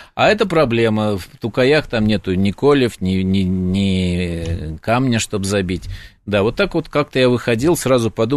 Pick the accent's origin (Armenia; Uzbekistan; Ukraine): Uzbekistan; я сам из Узбекистана, родился в Узбекистане. И мой папа словак по национальности, а мама белорусская.